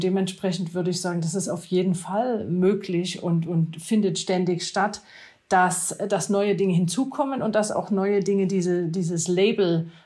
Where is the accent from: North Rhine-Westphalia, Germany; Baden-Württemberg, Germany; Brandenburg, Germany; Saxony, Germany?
Saxony, Germany; liegt sicherlich auch an meiner Abstammung. Ich komme auch aus Sachsen, ganz bei Ihnen in der Nähe.